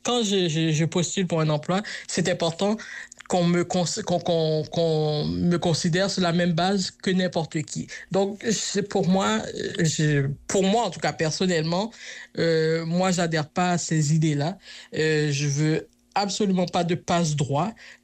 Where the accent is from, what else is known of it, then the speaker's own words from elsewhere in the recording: Quebec, Canada; quand je reviens chez nous au Québec, je dis « Mon Dieu, je suis tellement bien chez nous »